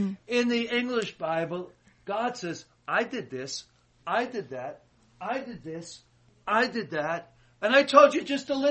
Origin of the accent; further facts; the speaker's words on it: United States; I remember growing up in America.